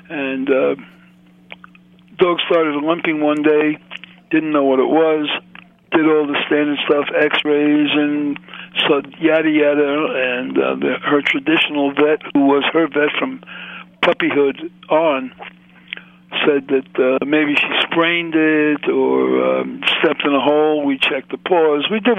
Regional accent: Brooklyn, New York, United States

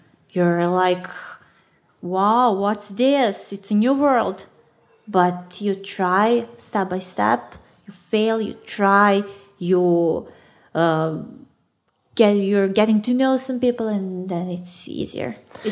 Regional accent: Belgrade, Serbia; English is a second language; Elementary, then my gymnasium, high school, yours. Yeah. And college here, Belgrade.

